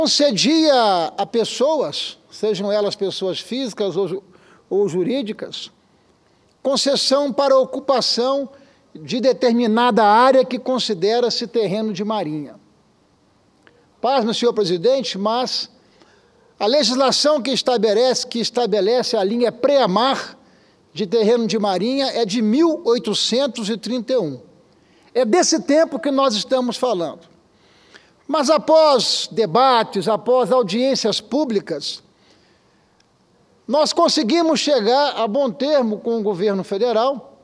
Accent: Cachoeiro de Itapemirim, Espírito Santo, Brazil; dia inclusive que a minha cidade natal, a cidade de Cachoeiro do Itapemirim, cumprimenta o nosso padroeiro

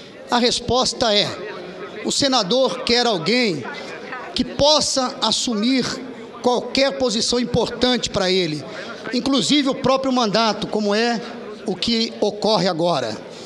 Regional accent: Santo André, São Paulo, Brazil; born there; Nasci no ABC Paulista, em Santo André, de uma família de 7 filhos, sendo 6 vivos. Pai metalúrgico, mãe dona de casa e também operária quando necessário.

